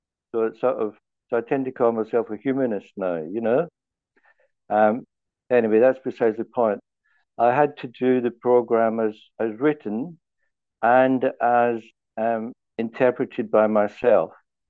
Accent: Melbourne, Victoria, Australia; I'm from Melbourne in Australia, of course

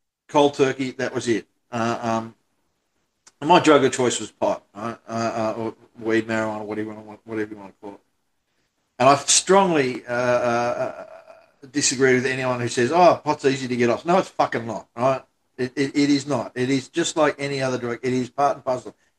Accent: Australia; I'm Australian, so there'll be profanity littered through it, left, right, and centre.

